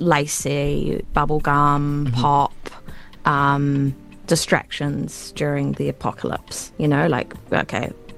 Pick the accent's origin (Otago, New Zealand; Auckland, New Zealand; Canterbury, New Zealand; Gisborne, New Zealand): Otago, New Zealand; Dunedin; Oh, well, it's my hometown.